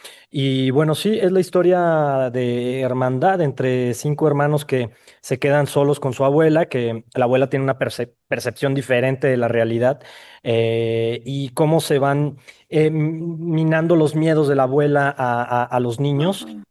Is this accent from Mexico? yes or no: yes; Michoacán, Mexico; Yo soy michoacano, pues es un orgullo